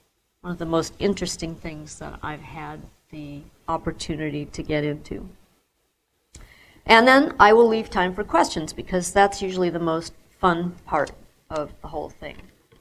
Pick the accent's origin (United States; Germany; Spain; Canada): United States; Illinois; And I grew up in Northern Illinois, so I'd never spent any time in either.